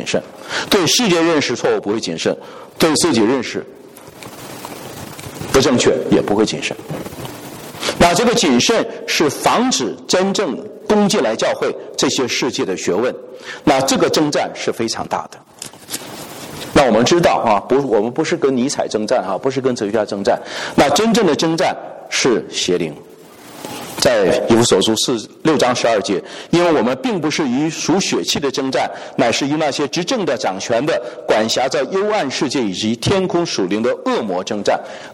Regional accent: China; 我们中国人讲到什么？中国人在这个点上，在活的方面，中国人挺厉害的。

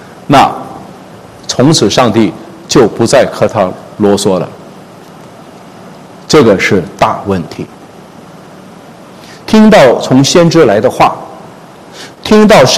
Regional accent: China; 我们中国人叫做你这个要有教训哈，你一个沟里不能掉两次哈

